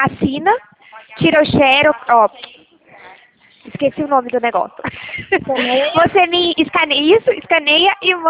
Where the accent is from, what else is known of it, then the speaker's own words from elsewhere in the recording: São Paulo, Brazil; Não, eu sou do estado de São Paulo.